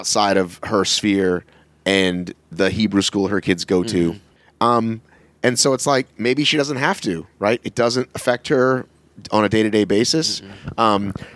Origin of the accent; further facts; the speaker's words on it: Marietta, Georgia, United States; Well, listen, so I grew up in the suburbs, right? Mm-hmm. I grew up in Marietta, upper white, middle class, yeah.